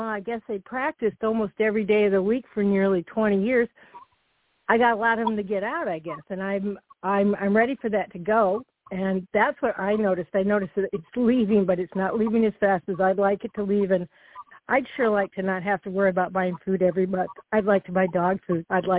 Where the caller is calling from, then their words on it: Minneapolis, Minnesota, United States; I'm coming from Minneapolis, Minnesota.